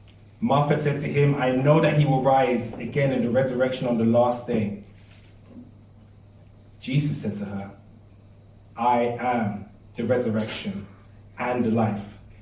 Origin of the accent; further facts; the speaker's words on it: Ghana; I'm from Ghana, so it's just innumerable in cedis.